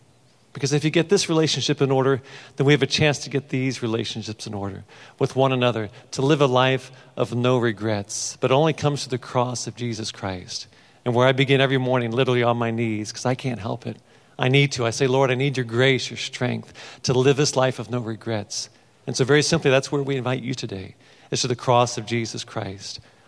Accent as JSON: {"language": "English", "town": "Cincinnati", "region": "Ohio", "country": "United States", "tie": "born or raised there", "said": "And so I grew up there in Cincinnati. I studied piano as a youngster at the Conservatory of Music."}